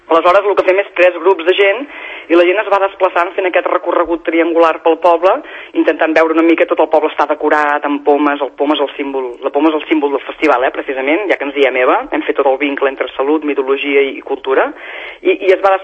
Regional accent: Vilafranca del Penedès, Catalonia, Spain; Jo sóc de Vilafranca mateix

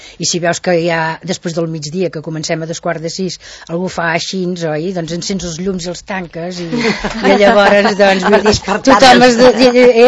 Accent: Terrassa, Catalonia, Spain; now in Sant Cugat del Vallès, Spain; coneixia ningú aquí a Sant Cugat, perquè vinc de Terrassa, fa 25 anys que vinc aquí

